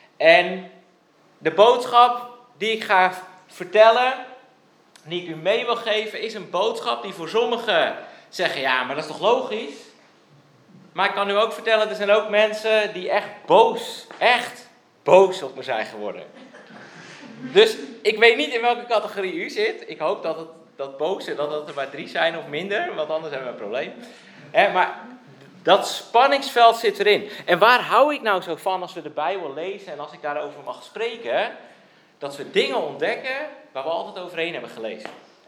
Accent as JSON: {"language": "Dutch", "town": "IJmuiden", "region": "North Holland", "country": "Netherlands", "said": "En ik kom uit IJmuiden, dus dat is in Noord-Holland."}